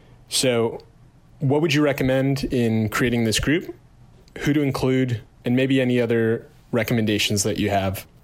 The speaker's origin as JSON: {"language": "English", "town": "Key West", "region": "Florida", "country": "United States", "said": "I'm from Key West, Florida."}